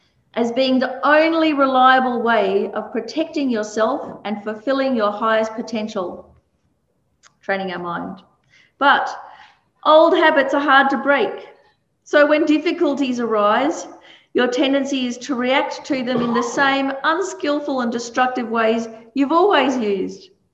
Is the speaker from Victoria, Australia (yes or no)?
yes; Melbourne, Victoria, Australia; now in Brisbane, Australia; So when I first moved to Brisbane from Melbourne, I grew up in Melbourne, cold, cold, cold. Moved to Brisbane my first summer.